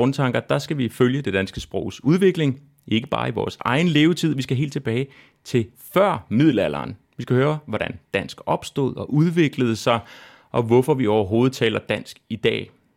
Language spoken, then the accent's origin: Danish; Zealand, Denmark; accent: South Zealand dialect; Det kan godt være, du synes, jeg har sådan lidt sydsjællandsk dialekt